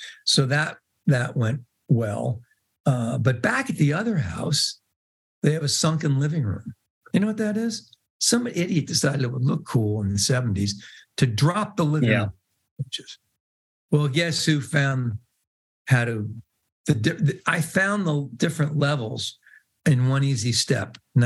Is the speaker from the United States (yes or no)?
yes; New York City, New York, United States; born there; I'm not an attorney of any kind, but I was born in New York City.